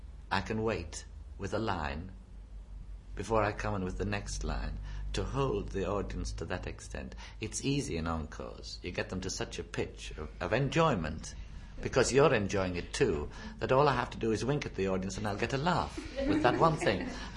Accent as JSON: {"language": "English", "region": "England", "country": "United Kingdom", "said": "I'm a Northerner, but I'll give it a try."}